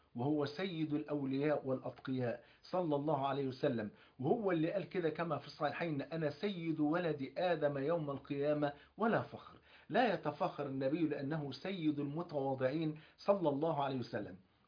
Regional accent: Egypt

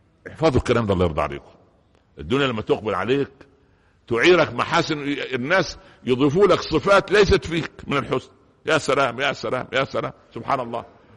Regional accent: Egypt; عندنا في مصر يقولوا ايه, القوالب نامت والانصاص قامت

